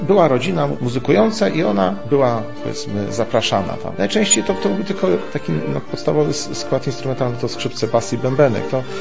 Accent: Lublin, Lublin Voivodeship, Poland; Ja pochodzę z Lublina, ale moja mama się urodziła w dawnym województwie zamojskim, we wsi Borówek, to jest koło Żółkiewki.

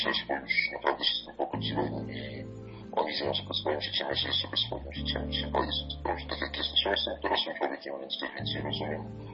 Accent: Skierniewice, Łódź Voivodeship, Poland; now in Kraśnik, Poland; bo wychowałem się na początku w Skierniewicach, teraz mieszkam w Kraśniku, to jest całkowicie inne województwo.

